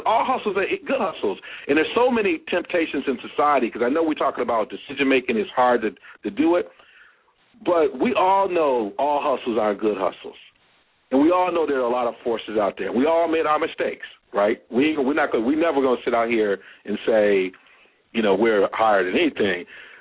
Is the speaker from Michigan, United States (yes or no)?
yes; Michigan, United States; I'm from Michigan, so you always, and Phil from Michigan, you always welcome to the show.